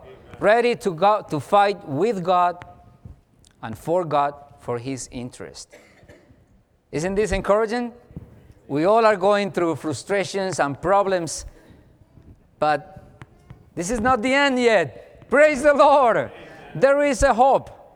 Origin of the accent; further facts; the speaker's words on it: Colombia; English is a second language; I spent 11 years of my life in a civil war in my home country. I was a captain of the Colombian army.